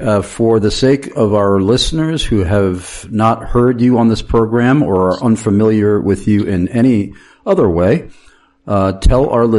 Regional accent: Amityville, New York, United States; No, I was on the borderline of Nassau and Suffolk. I was born and raised in Amityville, Long Island.

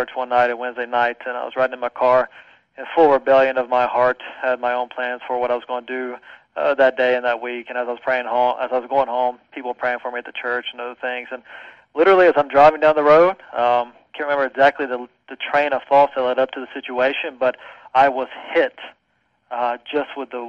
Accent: North Carolina, United States; Growing up, I grew up in North Carolina, in the Piedmont area, kind of very Bible Belt-ish, if you will. Parents took me to a Baptist church.

